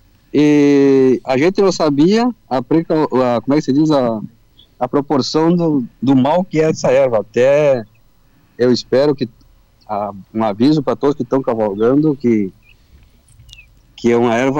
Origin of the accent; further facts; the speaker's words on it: Chuí, Rio Grande do Sul, Brazil; nós saímos da cidade do Chuí, nós estávamos a caminho da cidade do Chuí e passaríamos cara para Santa Vitória, que é a cidade vizinha, mas nós somos do Chuí.